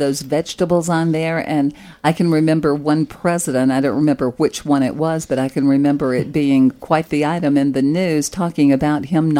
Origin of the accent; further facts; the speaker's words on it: the South, United States; I grew up in the South where we had fried chicken every single Sunday, I think it was.